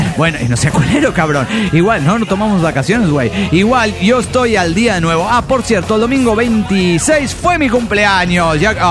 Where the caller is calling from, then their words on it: Mexico City, Mexico; del DF Mexicano.